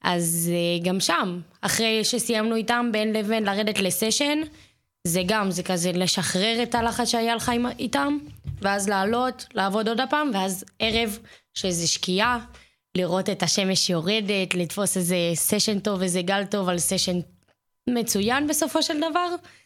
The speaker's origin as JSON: {"language": "Hebrew", "town": "Dimona", "region": "Southern District", "country": "Israel", "said": "כי אני באה מדימונה."}